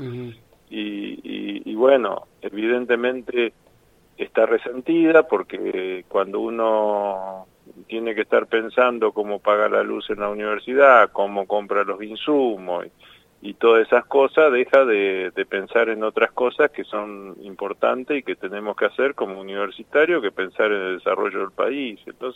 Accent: Buenos Aires, Argentina; yo viniendo de un pueblo donde no había, en esa época no estaba ni Naunova ni nada, porque soy de cerca de Pergamino

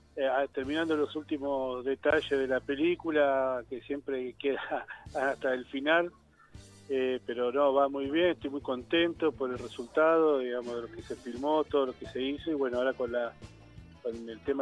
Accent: Zárate, Buenos Aires Province, Argentina; Mirá, yo soy de la ciudad de Zárate, digamos, al norte de la provincia de Buenos Aires.

